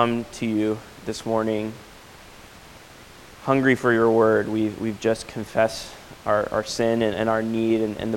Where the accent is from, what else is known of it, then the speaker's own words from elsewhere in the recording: Knoxville, Tennessee, United States; And we're originally from Knoxville, Tennessee. As I mentioned, I went to school in Tennessee.